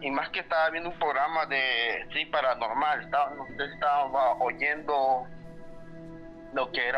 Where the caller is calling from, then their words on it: El Salvador; Soy de El Salvador. Buenas noches. Soy de país de El Salvador.